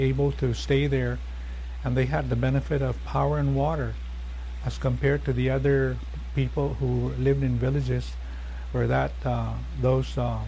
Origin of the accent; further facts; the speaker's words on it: Hagatna, Guam; I saw the destruction of the place, of the island, the homes in Agaña, and I am from Agaña, and I remembered many of the homes and many of my neighbors, my own home.